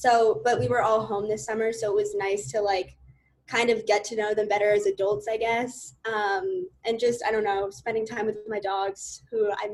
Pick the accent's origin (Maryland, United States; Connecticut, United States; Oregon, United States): Connecticut, United States; New Canaan; I'm going to be a junior this year as well, and I'm from New Canaan, Connecticut.